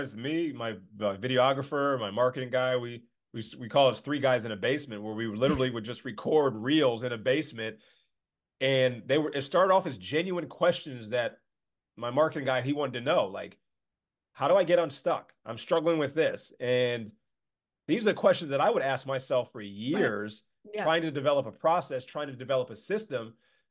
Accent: Louisiana, United States; also born or lived in New Jersey / New York / Pennsylvania / Maryland; So I tell people I'm from New Jersey because I lived there from age 16 to 25. But my formative years were when I lived in Louisiana.

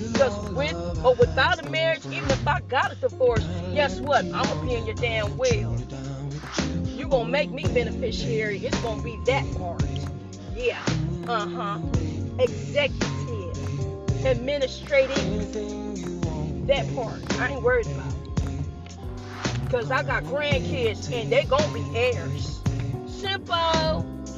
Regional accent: United States; And that's me married to a Nigerian, because I'm a Nigerian American too.

